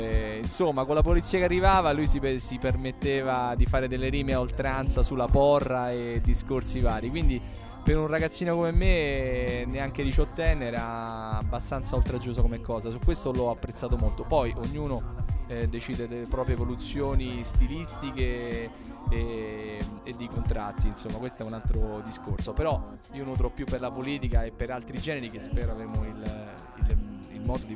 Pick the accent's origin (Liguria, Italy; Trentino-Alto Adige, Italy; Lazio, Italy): Lazio, Italy; Rome; essendo romano, tra virgolette, un po' più politico